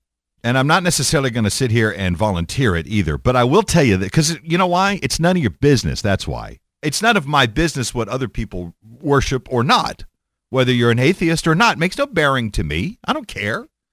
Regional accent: Texas, United States; It happened in my home state of Texas, where I grew up.

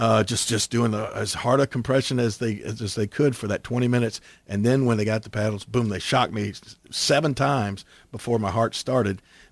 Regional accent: Memphis, Tennessee, United States; You know, we, like, of course, my hometown here in Memphis, Tennessee, wrestling was huge.

